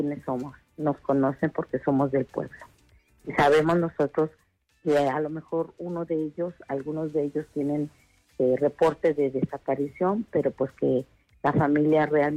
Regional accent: Tamuín, San Luis Potosí, Mexico; porque somos de ese lugar, yo soy de Tamuín

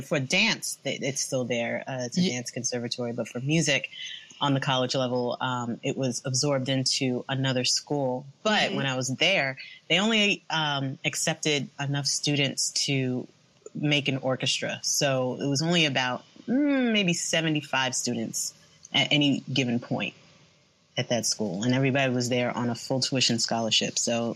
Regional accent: Mount Vernon, New York, United States; I grew up in Mount Vernon, New York, which is right outside of New York City.

